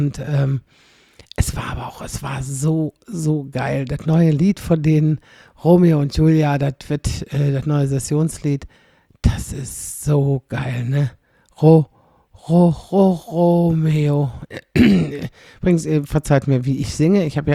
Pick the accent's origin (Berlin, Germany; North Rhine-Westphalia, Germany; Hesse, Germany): North Rhine-Westphalia, Germany; dass das eben meine Heimatstadt wäre